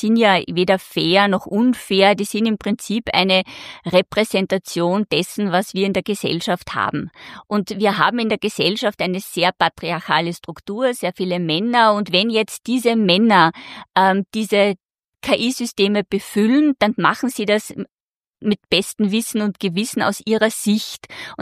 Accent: Velden am Wörthersee, Carinthia, Austria; Ich komme aus Velden am Wörthersee, bin in Klagenfurt 8 Jahre lang in ein Gymnasium gegangen mit Schwerpunkt Sprache, war dann ein Jahr lang in Paris

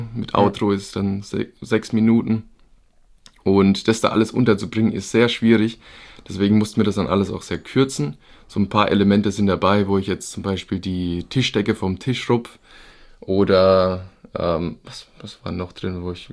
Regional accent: Bavaria, Germany; Ja, ich bin, wie du schon gesagt hast … ich komme ja aus der Gegend irgendwo zwischen Würzburg und Aschaffenburg.

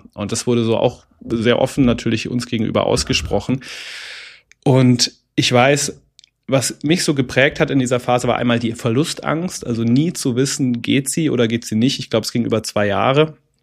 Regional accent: Reichersbeuern, Bavaria, Germany; also born or lived in Munich; ich bin 1990 geboren in München und wir sind mit meiner Familie, also meiner Vater, Mutter, in einem Ort namens Reichersbeuern aufgewachsen, in einer Doppelhaushälfte.

